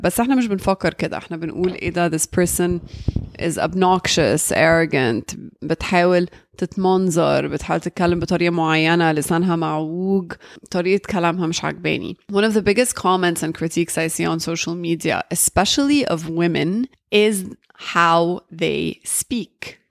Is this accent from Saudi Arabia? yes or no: yes; Jeddah, Makkah Province, Saudi Arabia; first language Arabic; English is a second language; I grew up speaking Arabic, and because I grew up in Jeddah in Saudi Arabia around so many different Arabic dialects, we ended up all speaking English. So we ended up acquiring a really strong English accent.